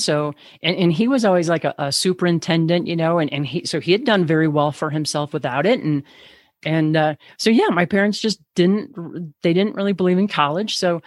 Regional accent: Missouri, United States; we were in Missouri, and my hometown in Missouri, but I didn't live in town, but the nearest town, we had, like, I don't know, 9,000 people. So it was a small town.

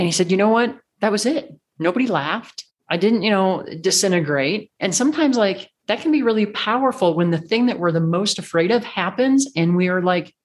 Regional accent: Midwest, United States; And I grew up in the Midwest where everything was flat.

